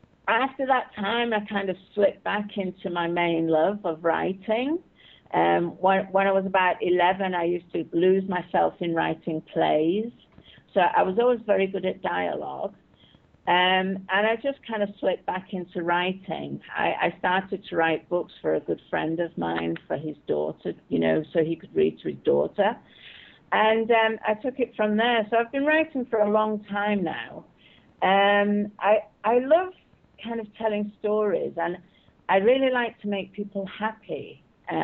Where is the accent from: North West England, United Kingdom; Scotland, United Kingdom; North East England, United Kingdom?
North West England, United Kingdom; Manchester; also born or lived in London; I grew up in Manchester. I was born in England, in London.